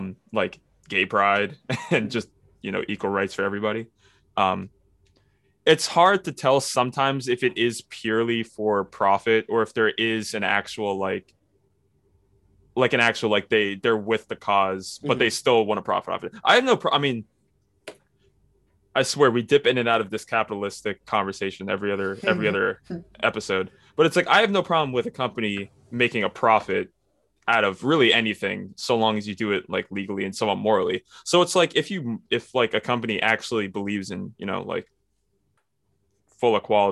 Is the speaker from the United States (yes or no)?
no; Guyana; But I'm from Guyana, which is a British colony. So I am. Which in is South why America. Myself and my parents speak English.